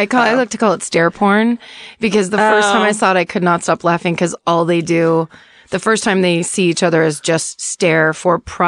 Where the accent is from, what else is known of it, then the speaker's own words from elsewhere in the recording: California, United States; I live in Northern California. I'm from Northern California.